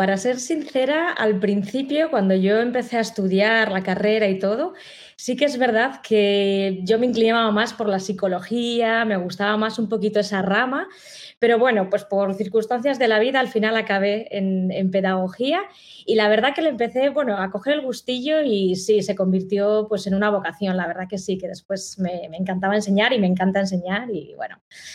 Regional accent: Zamora, Castile and León, Spain; now in Barcelona, Spain; yo no soy de Barcelona. Soy de Zamora, pero llevo aquí muchos años viviendo.

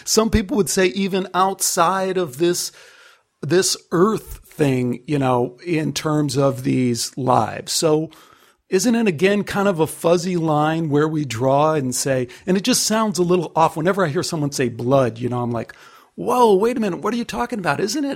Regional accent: Chicago, Illinois, United States; this is more where I'm supposed to be than Chicago, where I grew up.

